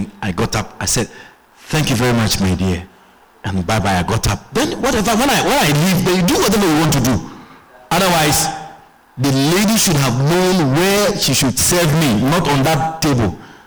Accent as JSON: {"language": "English", "country": "Guyana", "said": "I came from Georgetown to the East Bank. I should sit down here for 2 hours?"}